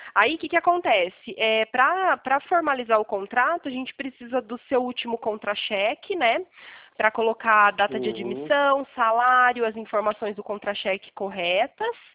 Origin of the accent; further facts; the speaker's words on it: Pirassununga, São Paulo, Brazil; eu sou de Pirassununga, interior de São Paulo.